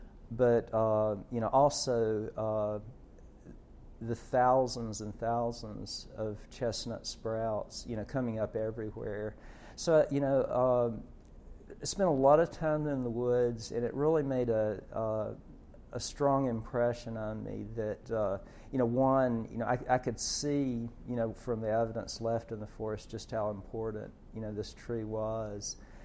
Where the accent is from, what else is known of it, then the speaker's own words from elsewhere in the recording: Tennessee, United States; I grew up in Middle Tennessee, where it's in a limestone area, and it hadn't been a primary chestnut area.